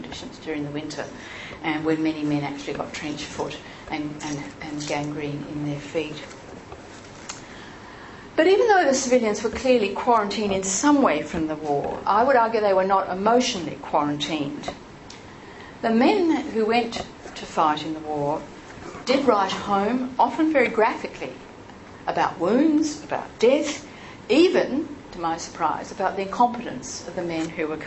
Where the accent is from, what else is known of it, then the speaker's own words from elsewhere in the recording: Adelaide, South Australia, Australia; This was the church I was brought up in Flinders Street, Adelaide.